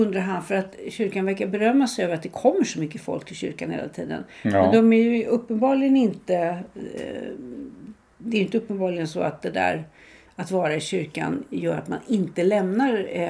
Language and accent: Swedish; Sweden; inte jag som svensk tidningsläsare